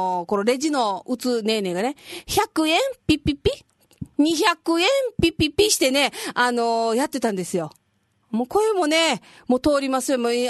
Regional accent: Okinawa, Japan; 小学校の時はね、あの、コザに住んでたもんですから、

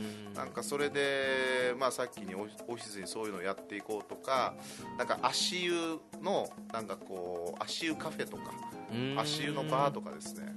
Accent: Tomigusuku, Okinawa, Japan; あ、豊見城市ですね。

